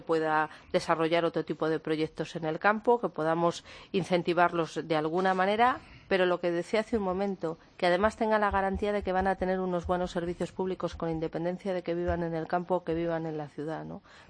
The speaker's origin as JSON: {"language": "Spanish", "region": "Castile and León", "country": "Spain", "said": "Nosotros venimos de un pueblo de Soria de 900 habitantes"}